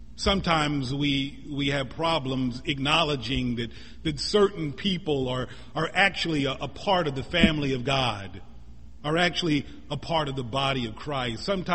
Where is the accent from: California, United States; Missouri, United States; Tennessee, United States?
Missouri, United States; he was a senator from my home state of Missouri. And not only was he from my home state of Missouri, but he was also from my hometown